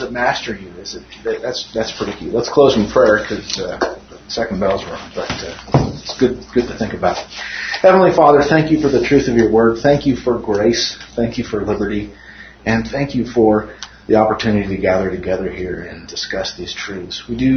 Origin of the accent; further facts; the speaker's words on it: Nevada, United States; because I grew up in Nevada.